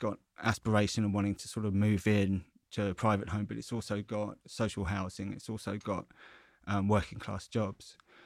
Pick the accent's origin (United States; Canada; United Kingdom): United Kingdom; East of England; I started reporting on Essex when I lived in London. I'm from Essex